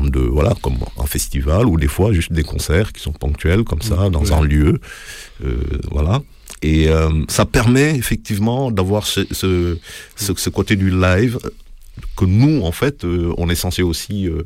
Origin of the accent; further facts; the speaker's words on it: Senegal; quand j'étais au Sénégal, parce que je suis né et j'ai grandi au Sénégal